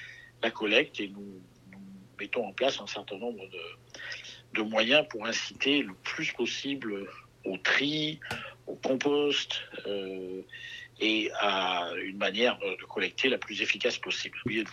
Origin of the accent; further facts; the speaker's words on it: La Roque-Gageac, Nouvelle-Aquitaine, France; also born or lived in Sarlat; je suis maire de La Roque-Gageac, qui est mon village natal. Je suis né à Sarlat. Ma maman a accouché à Sarlat, mais nous sommes d'une famille d'agriculteurs, de fermiers, de métayers, de bateliers.